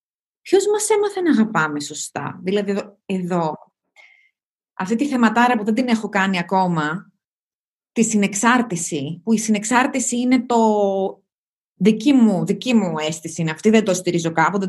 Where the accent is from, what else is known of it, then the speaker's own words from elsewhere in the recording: Greece; όλοι στην ίδια κοινωνία μεγαλώσαμε, στην Ελλάδα.